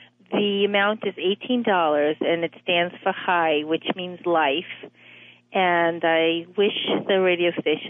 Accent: Newton, Massachusetts, United States; from Newton, Massachusetts.

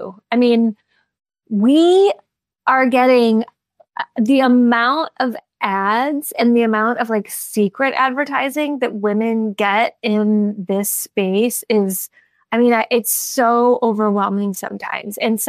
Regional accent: Chicago, Illinois, United States; now in Los Angeles, United States; So I come to Los Angeles from Chicago, and eventually I quit smoking.

